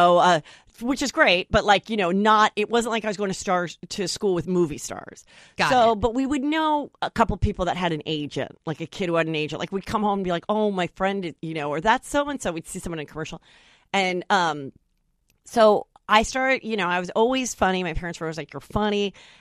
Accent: Woodland Hills, California, United States; Woodland Hills.

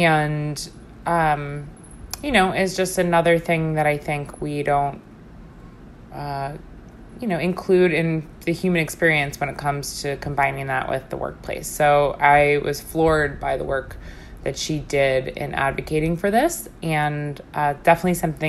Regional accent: New York, United States; even being a New Yorker myself, I've not spent much time in Boston

